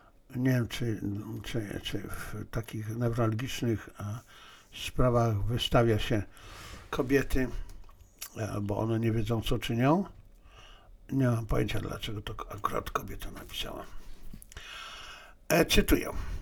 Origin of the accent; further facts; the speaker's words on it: Lviv, Lviv Oblast, Ukraine; przecież pochodzę ze Lwowa, no ale ja pochodzę z polskiego Lwowa, nie ukraińskiego. Wywodzę swoje korzenie z polskiego Lwowa.